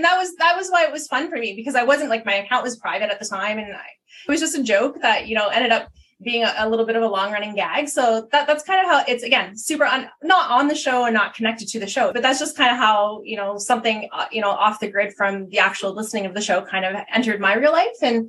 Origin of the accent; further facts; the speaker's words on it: Canada; I'm a Canadian, and I would like to call myself unofficially a next generation Stern fan, because, as you guys know, up here in Canada